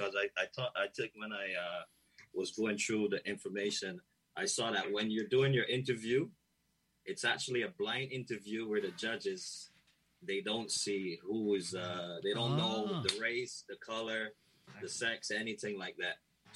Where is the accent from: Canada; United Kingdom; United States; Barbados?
Barbados; he think I'm Jamaican, right? But I'm Bajan, you know what I mean?